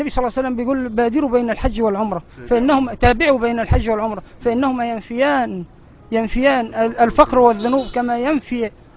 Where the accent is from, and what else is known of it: Beheira, Egypt